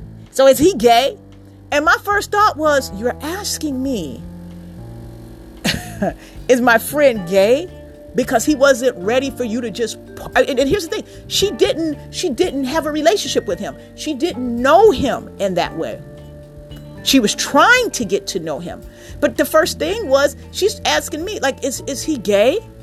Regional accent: Chicago, Illinois, United States; especially in my hometown, Chicago. Come on, Shot City.

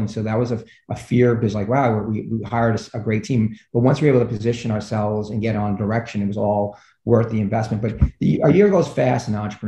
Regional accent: New York City, New York, United States; I come from, you know, I grew up in the Bronx.

